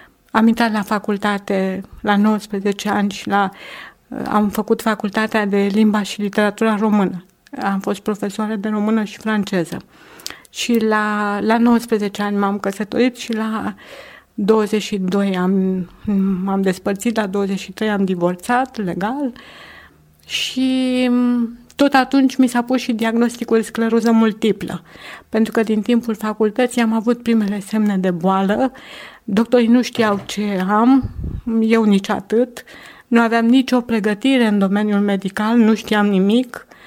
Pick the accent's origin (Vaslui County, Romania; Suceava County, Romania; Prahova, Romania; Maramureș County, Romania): Prahova, Romania; Ploiești; suntem din Ploiești, am 52 de ani și soțul meu 56